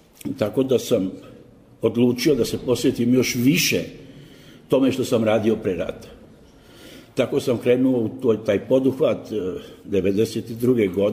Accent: Banja Luka, Republika Srpska, Bosnia & Herzegovina; tako se desilo da sam ja kao Banjalučanin, što nikad nisam prestao da budem, preveo

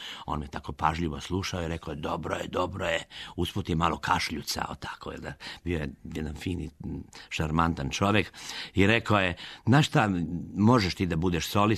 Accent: Mrkonjić Grad, Republika Srpska, Bosnia & Herzegovina; Pa ja sam rekao, rodom iz Bosne, iz Bosanske krajine, iz Mrkonjić grada.

